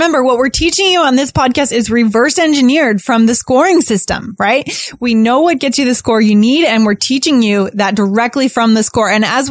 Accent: New Hampshire, United States; I grew up in New Hampshire, so I was very much like that too. That's our state motto, live free or die.

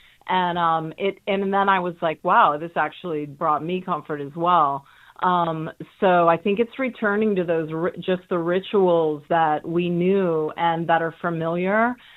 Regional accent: New York, United States; obviously growing up in the Catholic Church, I was hesitant. But, you know, I found, you know, and as a New Yorker, it's like, nah, I don't want to do that.

